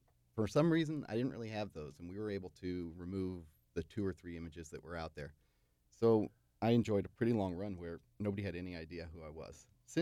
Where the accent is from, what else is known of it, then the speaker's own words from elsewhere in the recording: Berkeley, California, United States; I grew up in Berkeley, California, and my first jobs were all in restaurants, mostly in Oakland, where I went to high school.